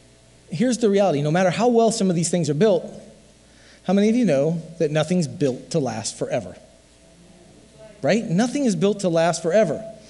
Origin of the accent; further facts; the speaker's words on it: Iowa, United States; but I am from Southeast Iowa, right?